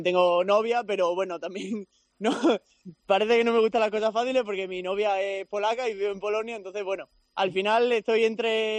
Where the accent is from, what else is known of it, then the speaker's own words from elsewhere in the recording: Badajoz, Extremadura, Spain; now in Copenhagen, Denmark; Estoy extremeño, de Badajoz.